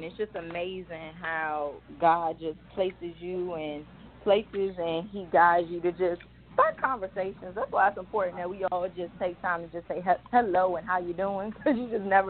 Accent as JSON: {"language": "English", "town": "Hampton", "region": "Virginia", "country": "United States", "tie": "born there", "lives_now": "Washington, United States", "said": "I am a current resident of the DMV. I was born in Hampton, Virginia, so not too far from here. I'm very familiar with this area."}